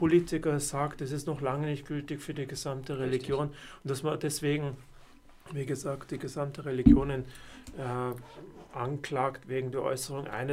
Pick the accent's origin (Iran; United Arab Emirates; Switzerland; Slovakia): United Arab Emirates; also born or lived in Austria / United Kingdom; now in Germany; ich bin 51 Jahre alt, bin Österreicher, bin in den Arabischen Emiraten aufgewachsen und habe lange Zeit in Großbritannien auch gelebt, nicht zu viele Jahre in Österreich. Und seit 2018 lebe ich in Deutschland